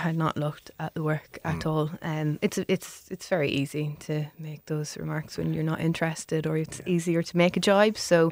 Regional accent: Cavan, Ulster, Ireland; I myself am a border woman. I'm from Cavan.

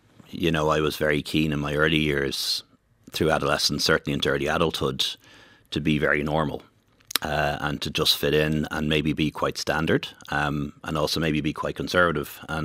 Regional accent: Dublin, Leinster, Ireland; I grew up in Dublin 15, Bantustan, Castleknock area, which is now one of the most diverse parts of Ireland. But like when I went to school, I was the only brown kid with a funny surname.

